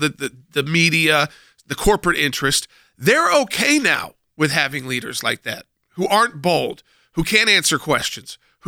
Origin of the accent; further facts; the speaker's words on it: United States; And that, to me, is just very scary as an American.